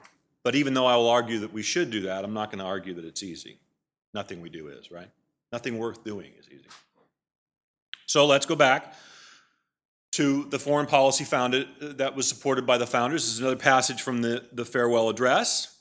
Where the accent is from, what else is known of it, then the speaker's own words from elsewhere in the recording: United States; enormous costs on us as American taxpayers.